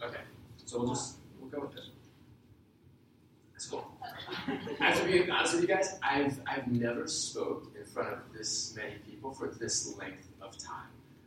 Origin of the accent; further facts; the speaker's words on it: Bonfield, Illinois, United States; also born or lived in Kankakee; I was born and raised in this area. I was born here in Kankakee. Our family moved out to Bonfield, which is west of here, where I started school.